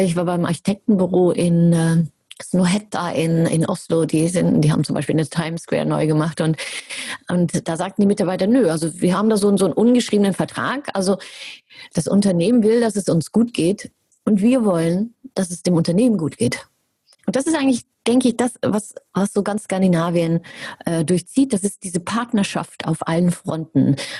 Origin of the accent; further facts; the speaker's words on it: Germany; ich bin ja Deutsche